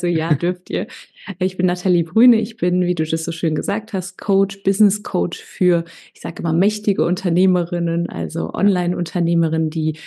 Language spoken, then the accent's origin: German; Düsseldorf, North Rhine-Westphalia, Germany; born there; Ich bin in Düsseldorf geboren, habe damals in Düsseldorf auch studiert, an der FH, an der Hochschule Düsseldorf.